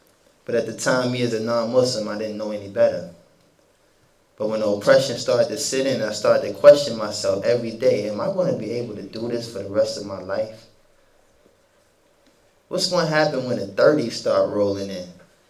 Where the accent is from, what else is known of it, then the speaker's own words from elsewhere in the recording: New York City, New York, United States; Growing up in New York City, we all know this is a very multicultural place. Very diverse.